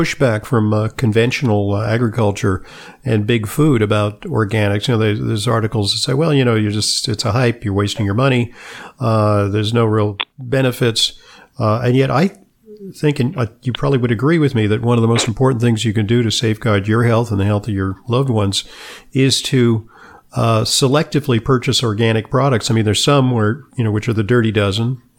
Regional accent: Los Angeles, California, United States; You know, I grew up in Los Angeles in the 1950s, and, you know, there were smog alert days, and we knew that that was bad for us.

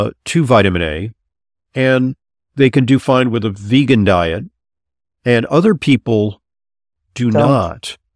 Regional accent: Santa Monica, California, United States; I am from Los Angeles. I'm from Santa Monica originally, and it is a hotbed of integrative medicine.

